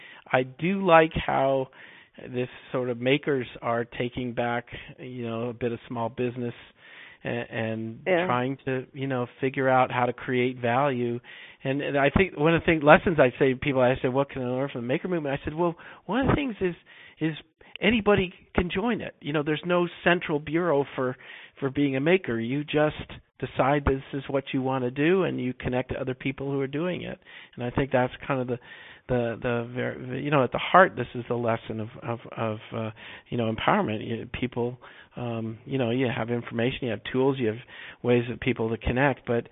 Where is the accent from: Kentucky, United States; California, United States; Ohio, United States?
Kentucky, United States; You know, I grew up in Kentucky, not too far from Tennessee